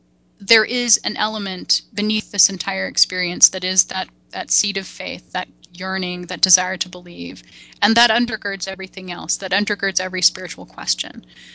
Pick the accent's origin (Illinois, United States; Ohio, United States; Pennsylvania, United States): Illinois, United States; because I grew up near Peoria, and I can tell you it totally doesn't